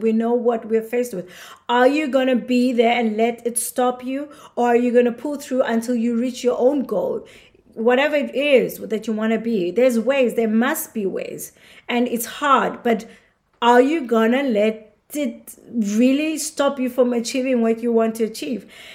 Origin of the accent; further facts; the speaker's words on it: South Africa; growing up in South Africa, you get hardcore about these things.